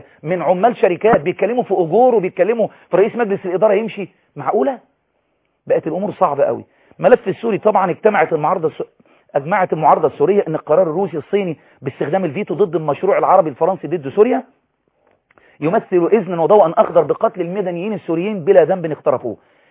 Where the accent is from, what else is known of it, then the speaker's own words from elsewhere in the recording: Egypt; نناشد كل إعلامي شريف في الإعلام حتى اللي عندنا في مصر